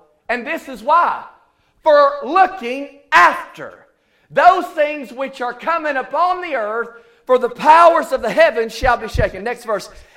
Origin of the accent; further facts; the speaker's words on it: Tennessee, United States; accent: East Tennessee; Some places I go because my East Tennessee accent, I have to take an interpreter anyway